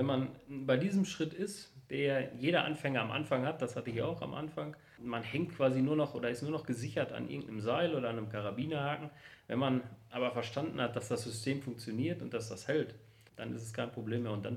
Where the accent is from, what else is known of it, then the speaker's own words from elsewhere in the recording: Cologne, North Rhine-Westphalia, Germany; als Kölner